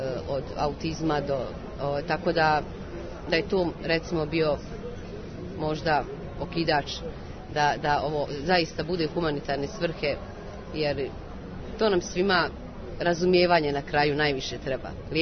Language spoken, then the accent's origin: Serbian; Banja Luka, Republika Srpska, Bosnia & Herzegovina; Konkretno, evo recimo, dolazim iz Banja Luke, pa ću se osvrnuti na Banja Luku i na Republiku Srpsku